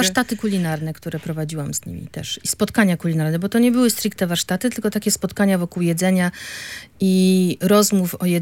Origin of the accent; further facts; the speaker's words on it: Olsztyn, Warmian-Masurian Voivodeship, Poland; born there; also born or lived in Hrubieszów; now in Gdańsk, Poland; Ja urodziłam się w Olsztynie, mieszkałam w Hrubieszowie, a w Gdańsku mieszkam od 79 roku.